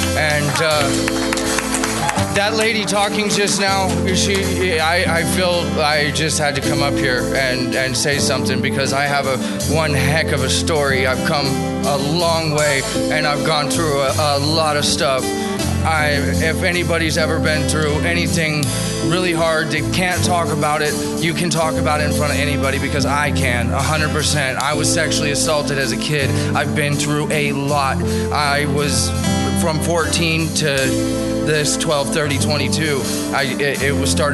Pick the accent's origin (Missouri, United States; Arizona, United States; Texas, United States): Texas, United States; But I come from Texas, and I went to a Catholic church growing up.